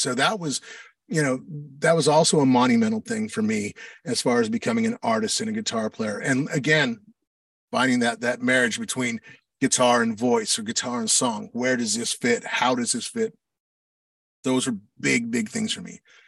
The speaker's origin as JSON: {"language": "English", "town": "Santa Fe", "region": "New Mexico", "country": "United States", "said": "I am originally from Santa Fe, New Mexico."}